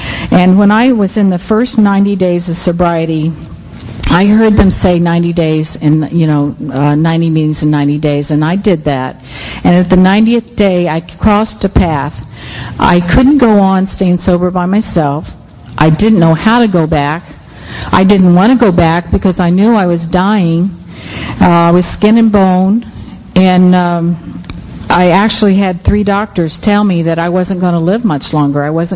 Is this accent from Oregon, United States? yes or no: no; St. Petersburg, Florida, United States; "Oh, no, no, I'm from St. Petersburg, Florida."